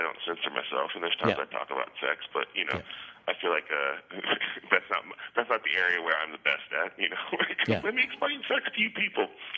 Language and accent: English; Palo Alto, California, United States; born there; When I was born in Palo Alto, no, I didn't grow up there. I was only there for 2 months.